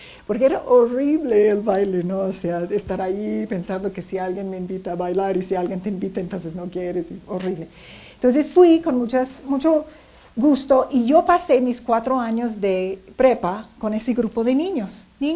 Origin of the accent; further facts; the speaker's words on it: United States; born there; obviamente. Nací, obviamente, en Estados Unidos, en una familia tal vez típica americana, clase media.